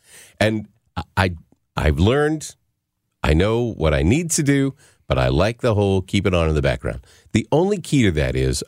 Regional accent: Arkansas, United States; I am from Arkansas.

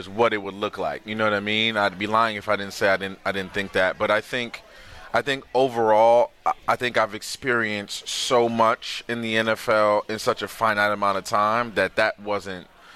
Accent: Paterson, New Jersey, United States; You guys don't understand. I'm from Paterson, New Jersey. I will never live that down.

